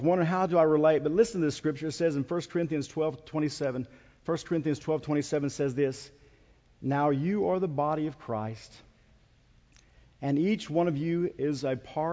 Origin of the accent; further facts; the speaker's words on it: Tucumcari, New Mexico, United States; when I was a kid growing up in Tucumcari.